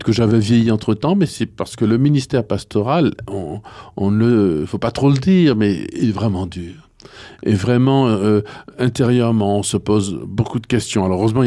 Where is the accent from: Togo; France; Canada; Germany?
France; Martinique; moved away as an adult; à quitter mon pays. Je suis martiniquais, donc j'ai quitté mon pays